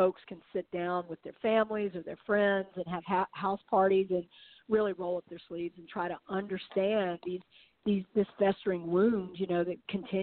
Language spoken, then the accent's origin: English; the South, United States; it's also partially a memoir of mine growing up in the South with my family's involvement in slave ownership.